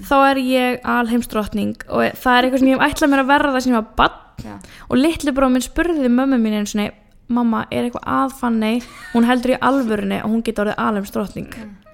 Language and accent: Icelandic; Ísafjörður, Westfjords, Iceland; moved away as an adult; now in Reykjavík, Iceland; mér erist algjör forréttindi að alast upp á Ísafirði sko